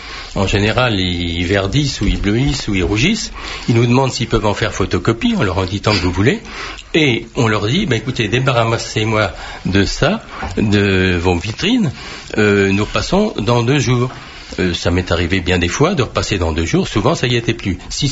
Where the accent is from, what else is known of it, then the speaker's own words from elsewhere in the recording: Brittany, France; moi je suis breton, j'habite la Bretagne